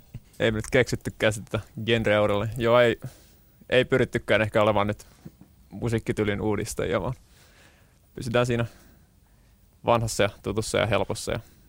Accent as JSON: {"language": "Finnish", "town": "Pori", "region": "Satakunta", "country": "Finland", "lives_now": "Helsinki, Finland", "said": "porilaisena nyt ehkä enemmän itseäni näen, vaikka Helsingissä asunkin."}